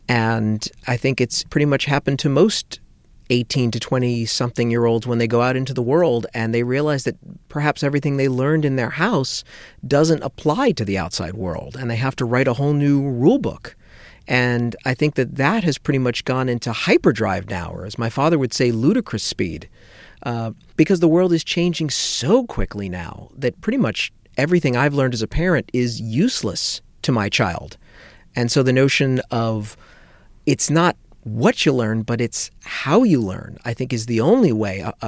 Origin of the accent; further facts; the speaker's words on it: Los Angeles, California, United States; Well, I think growing up in Los Angeles in the 1980s was pretty apocalyptic